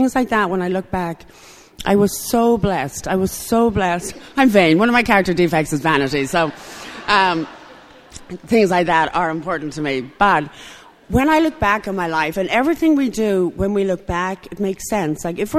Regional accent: Ireland; I'm not an alcoholic because I'm Irish. Drinking is a huge part of our culture.

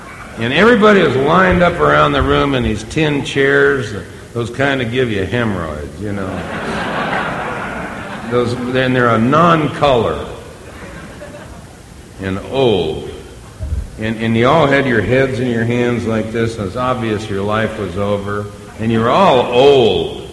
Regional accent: Beverly Hills, California, United States; was born and raised in Beverly Hills.

